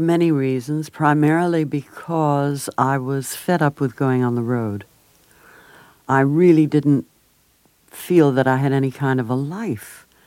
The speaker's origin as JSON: {"language": "English", "town": "Beverly Hills", "region": "California", "country": "United States", "tie": "born or raised there", "said": "and I was raised in Beverly Hills in L.A."}